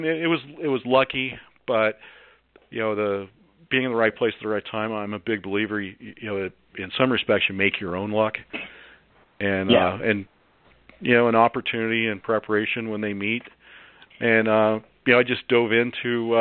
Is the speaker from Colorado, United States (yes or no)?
yes; Dove Creek, Colorado, United States; I grew up in Dove Creek, which is north of there, about 40 miles.